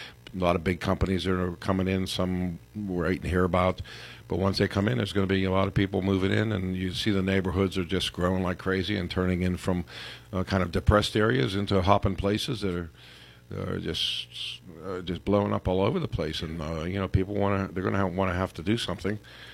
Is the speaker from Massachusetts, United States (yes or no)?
no; Pittsburgh, Pennsylvania, United States; now in Freeport, United States; I grew up in the projects in Pittsburgh. Spent 11 years in Pittsburgh in the projects up on the Hill District